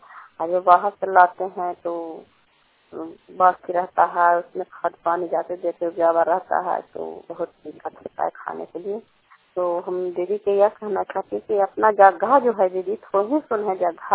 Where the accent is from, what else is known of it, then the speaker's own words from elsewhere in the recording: Kalyanpur, Bihar, India; घर कल्याणपुर वाली गलसी पंचायत सरखान चांदी जिला का निवासी हूँ।